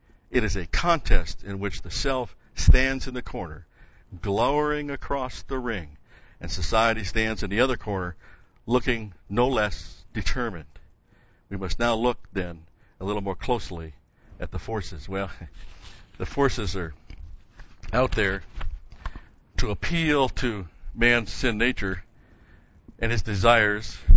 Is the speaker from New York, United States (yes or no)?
yes; Rochester, New York, United States; Actually, though, I come from Rochester, my high school years, New York State before that.